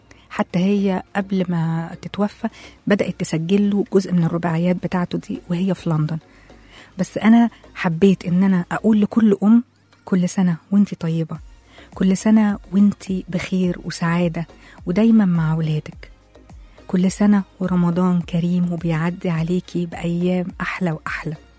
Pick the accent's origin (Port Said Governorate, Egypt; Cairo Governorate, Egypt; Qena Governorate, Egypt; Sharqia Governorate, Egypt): Cairo Governorate, Egypt; Shubra; وزي ما أنا قلت أنا من شبرا أصلا وبحب جدا أي حد من شبرا